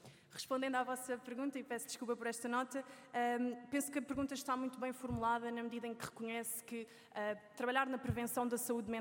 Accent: Setúbal, Portugal; ao dirigir-me ao Círculo de Setúbal, uma vez que foi o círculo onde nasci e cresci

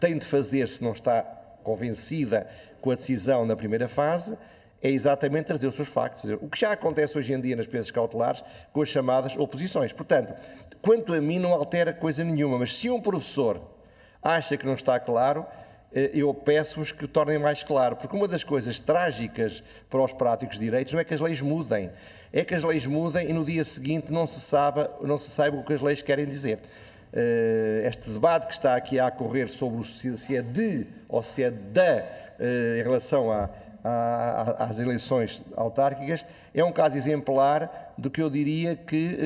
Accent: Coimbra, Portugal; tu és de Lisboa, sou de Coimbra

